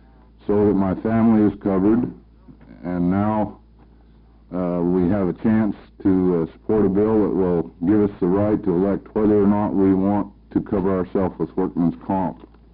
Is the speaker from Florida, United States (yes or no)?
no; Estacada, Oregon, United States; I'm from Estacada.